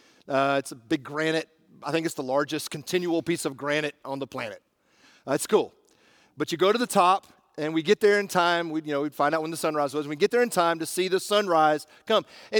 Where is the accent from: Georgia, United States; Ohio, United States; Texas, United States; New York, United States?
Georgia, United States; Stone Mountain; And I grew up in Stone Mountain, Georgia.